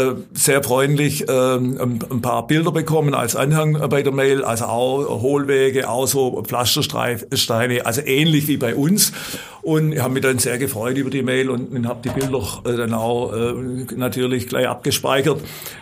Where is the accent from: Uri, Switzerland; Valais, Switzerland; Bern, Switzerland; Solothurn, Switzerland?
Uri, Switzerland; Altdorf; Ich habe als Kind in Altdorf noch einen Bauer erlebt, der mit den Ochsen unterwegs war und kaum den Schulberg da in Altdorf hochkam und zum Rathaus hin